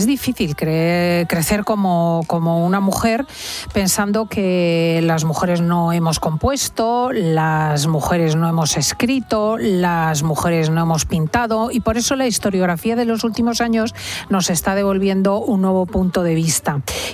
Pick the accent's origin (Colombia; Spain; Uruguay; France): Spain; Así somos los españoles